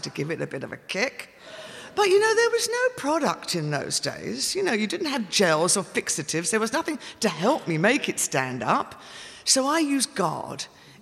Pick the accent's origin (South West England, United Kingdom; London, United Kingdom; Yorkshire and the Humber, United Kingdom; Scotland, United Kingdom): London, United Kingdom; Beckenham; I was from Beckenham.